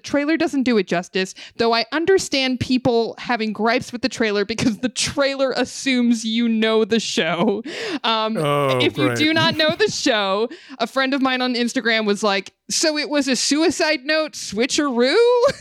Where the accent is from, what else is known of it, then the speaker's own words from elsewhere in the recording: California, United States; Listen, I'm from the San Fernando Valley. Every other school you go to and all the schools I went to are performing arts magnets.